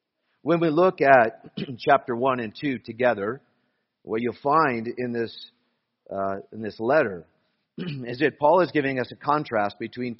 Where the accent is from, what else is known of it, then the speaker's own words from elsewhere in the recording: Boise, Idaho, United States; moved away; As Aaron said, I am from Idaho, from Boise. My family still all lives there.